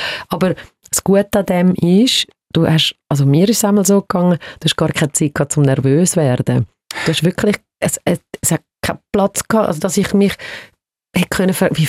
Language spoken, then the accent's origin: German; Switzerland; Also ich habe halt immer wirklich sehr stark das spanische Element bei mir daheim. Auf der anderen Seite bin ich da in der Schweiz aufgewachsen und habe sehr behütete Kindheit gehabt. Ich bin ein Waldkind gewesen. Ich bin neben dem Wald aufgewachsen.